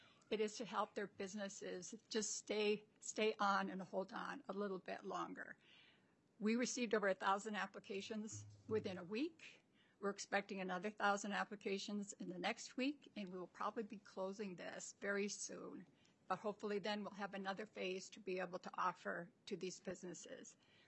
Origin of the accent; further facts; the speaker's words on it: Minnesota, United States; I am an enrolled member of the Minnesota Chippewa Tribe, and I'm from the White Earth Nation. So I'm Indigenous